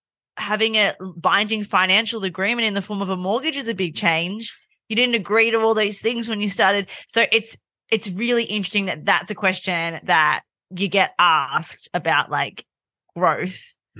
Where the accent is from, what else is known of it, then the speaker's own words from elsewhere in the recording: Sydney, New South Wales, Australia; I'm from Sydney, so I don't have family here.